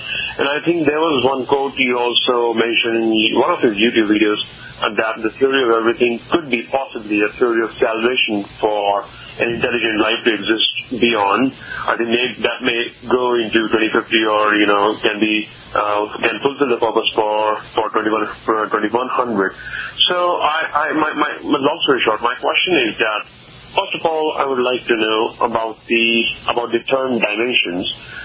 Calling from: Texas, United States; I'm calling from Texas

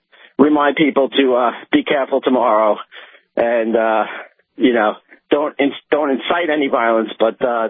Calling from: Long Island, New York, United States; I'm calling from Long Island.

